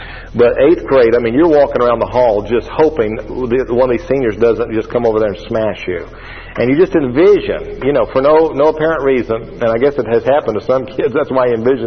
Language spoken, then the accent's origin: English; Atlanta, Georgia, United States; Now, I'm coming from Metro Atlanta, where, you know, there's something on every corner.